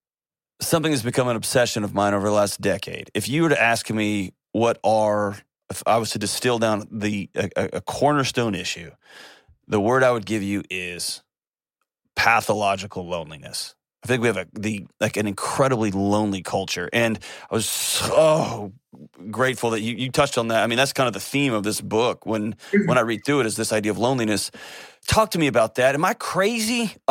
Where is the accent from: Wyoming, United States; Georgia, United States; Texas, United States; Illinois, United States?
Texas, United States; moved away; I'm a lifelong Texan. I was born and raised in Texas before I came here